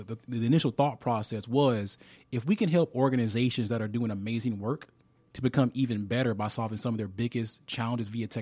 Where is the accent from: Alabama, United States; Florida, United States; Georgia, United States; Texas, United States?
Alabama, United States; You know, I'm from Alabama, big Nick Saban fan.